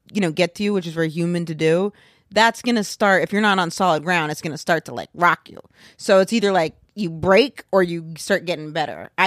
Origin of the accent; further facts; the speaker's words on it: Maine, United States; I always leave it open because I'm from Maine.